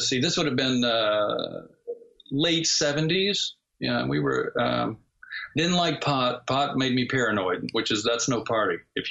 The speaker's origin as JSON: {"language": "English", "region": "the South", "country": "United States", "tie": "born or raised there", "said": "Well, I grew up in the South, and that's the Bible Belt. And there's a church in every corner."}